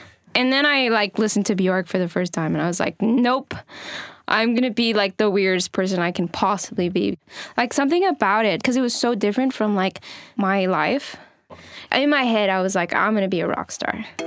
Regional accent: Los Angeles, California, United States; I make music. I'm from Los Angeles, and I'm a first-generation American. Both of my parents are from Honduras.

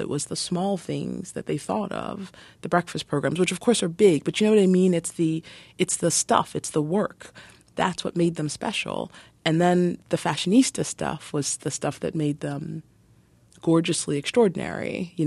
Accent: Jamaica; again, I'm 42 years old. I wasn't a part of the Panthers. You know, I'm from Jamaica

